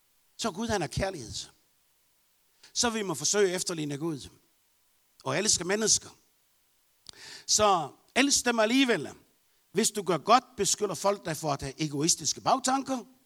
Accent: Bornholm, Capital Region of Denmark, Denmark; also born or lived in Norway / Tanzania; Når man er født og vokset op på Bornholm med både 4 år i Norge og 42 år i Tanzania, så bliver man lidt anderledes.

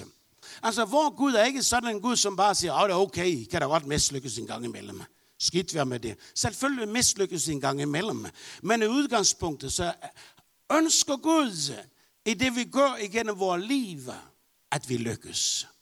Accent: Bornholm, Capital Region of Denmark, Denmark; also born or lived in Norway / Tanzania; Når man er født og vokset op på Bornholm med både 4 år i Norge og 42 år i Tanzania, så bliver man lidt anderledes.

